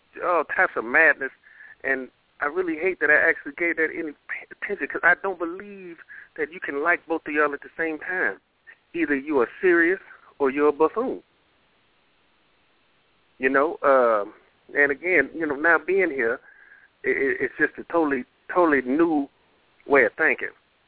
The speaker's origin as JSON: {"language": "English", "region": "Tennessee", "country": "United States", "moved": "yes", "said": "I'm originally from Tennessee, and I've been out here about 15 years."}